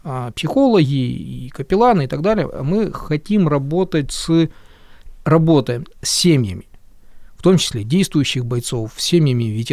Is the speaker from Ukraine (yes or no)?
yes; Kyiv, Ukraine; Поэтому я киевлянин, и я ушел для того, чтобы это все сдержать как можно дальше от своего дома.